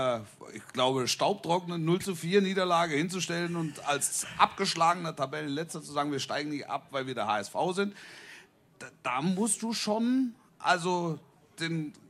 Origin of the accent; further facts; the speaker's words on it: Baden-Württemberg, Germany; Ich bin da ganz in der Nähe groß geworden.